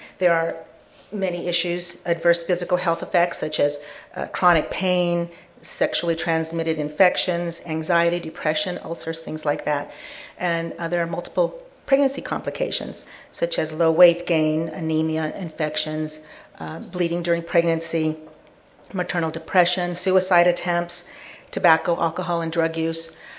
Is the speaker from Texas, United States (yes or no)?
no; San Diego, California, United States; to welcome you all to San Diego, my hometown.